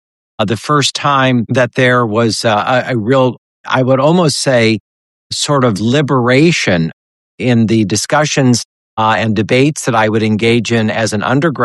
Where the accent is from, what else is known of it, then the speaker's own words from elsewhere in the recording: Fort Wayne, Indiana, United States; And even though I had been educated in public schools in Fort Wayne, Indiana, my hometown, I never really experienced enormous challenges to my faith or to my worldview.